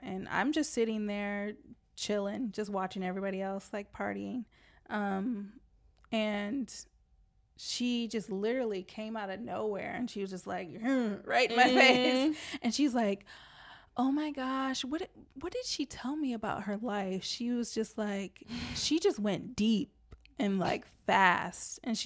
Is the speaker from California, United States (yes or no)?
yes; Los Angeles, California, United States; now in Lisbon, Portugal; where are you from, and I say I'm from Los Angeles, and they're like, why are you here, like, why Lisbon